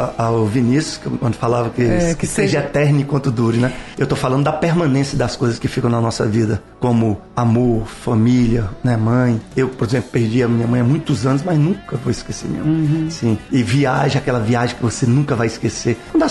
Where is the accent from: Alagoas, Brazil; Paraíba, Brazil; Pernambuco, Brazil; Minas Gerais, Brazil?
Paraíba, Brazil; born there; now in Rio de Janeiro, Brazil; porque eu moro no Rio de Janeiro há 31 anos, eu nasci na Paraíba, mas não conheço, não tenho familiares lá.